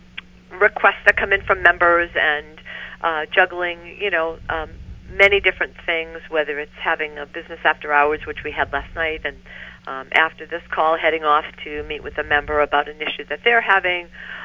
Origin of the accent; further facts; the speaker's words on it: Waltham, Massachusetts, United States; I'm originally from Waltham, which is outside of Boston, and came up here to the Chamber 9 years ago